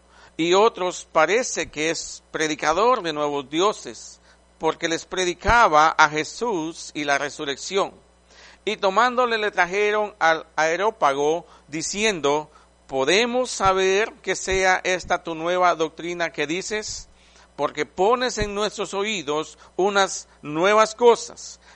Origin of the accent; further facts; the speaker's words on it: Quiché, Guatemala; born there; Y los hermanos guatemaltecos se van a reír, nací en el Quiché.